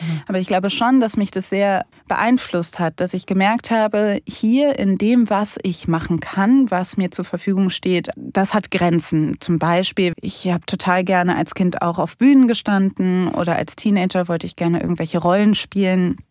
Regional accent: Cologne, North Rhine-Westphalia, Germany; ich bin in Köln aufgewachsen mit Karneval

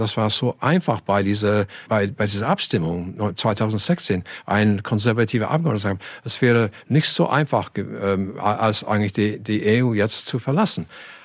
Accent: Oldham, North West England, United Kingdom; German is a second language; In meiner Heimatstadt Oldham beinahe 70% für den Austritt.

